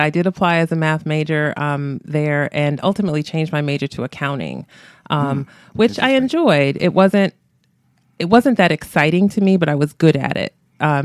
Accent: Bridgeport, Connecticut, United States; I was born and raised in Bridgeport. I grew up in a two-parent home most of my life.

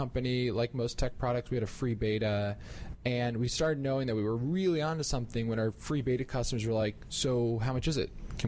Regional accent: New Jersey, United States; Monmouth County, New Jersey

